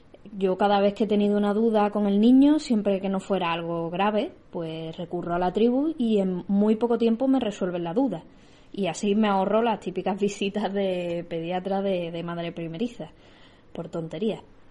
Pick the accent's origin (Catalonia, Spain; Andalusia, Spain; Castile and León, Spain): Andalusia, Spain; Seville; las mamis que somos de Sevilla